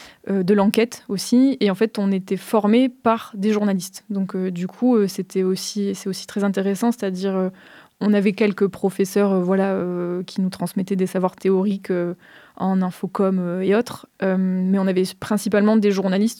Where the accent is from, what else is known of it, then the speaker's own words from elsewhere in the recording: Auvergne-Rhône-Alpes, France; en 2021, de revenir en Drôme, parce que moi, je suis originaire de Drôme provençale, et de m'installer dans le Crétois.